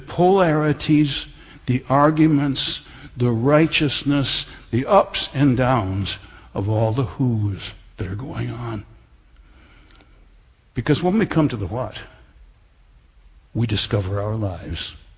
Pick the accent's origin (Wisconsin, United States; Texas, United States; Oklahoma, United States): Wisconsin, United States; Kenosha; born there; I was born in Kenosha, Wisconsin, 1943